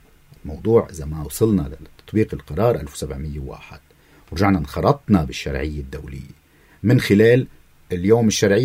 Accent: Lebanon; نحن اليوم كلبنانيين

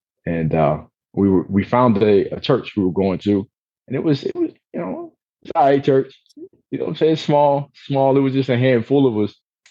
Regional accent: Portsmouth, Virginia, United States; now in Columbia, United States; So I'm from Virginia, from Portsmouth, born and raised. And we moved to Columbia, South Carolina in 2015.

